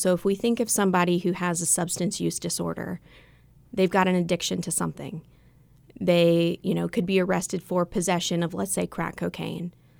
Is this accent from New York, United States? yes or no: no; Wilmington, North Carolina, United States; So I grew up here in Wilmington, was born and raised. I graduated from Hoggard High School. I then went off to college in Florida.